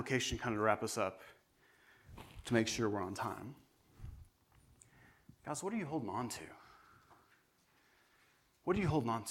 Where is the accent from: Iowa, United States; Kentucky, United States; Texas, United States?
Texas, United States; I'm from Texas. We don't get things that big in Texas.